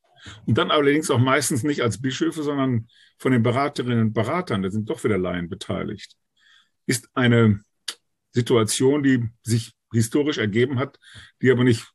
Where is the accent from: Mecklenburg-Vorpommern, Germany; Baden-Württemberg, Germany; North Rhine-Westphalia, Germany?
North Rhine-Westphalia, Germany; Münster; in meiner Heimatstadt hier in Münster